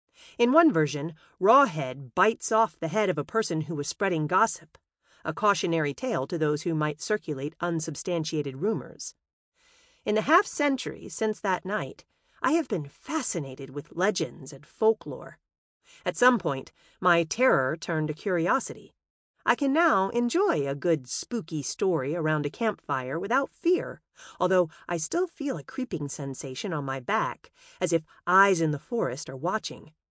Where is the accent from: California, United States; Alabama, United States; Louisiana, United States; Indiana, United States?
Alabama, United States; Huntsville; also born or lived in Georgia; In this book, I wanted to share folklore in the form of ghost stories from Alabama, my home state since I was 12 years old, when I moved to Huntsville from Georgia.